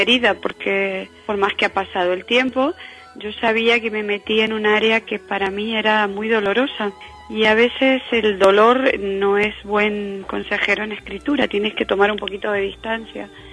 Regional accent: Argentina; Es una deuda con mi infancia en Argentina, un tema del que me había costado mucho escribir y hablar, que era mi infancia en la dictadura

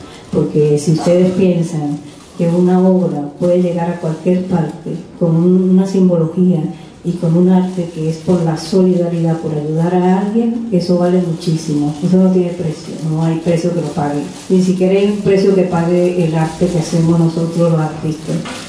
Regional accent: Venezuela; Y ya en mi país también, que es Venezuela

